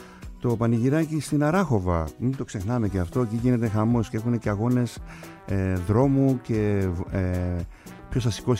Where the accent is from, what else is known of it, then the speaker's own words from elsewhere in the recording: Kasos, South Aegean, Greece; όπως και στο νησί μου, στην Κάσο